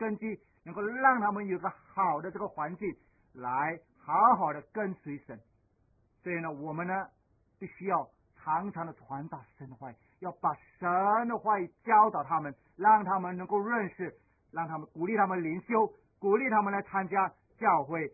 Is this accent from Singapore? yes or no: yes; Singapore; 我们新加坡人呢，我们的父母亲呢，都会这样子。